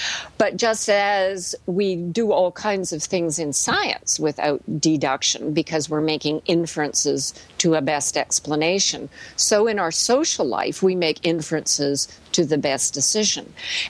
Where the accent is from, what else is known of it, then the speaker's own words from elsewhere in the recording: Canada; now in United States; for me as a Canadian coming to America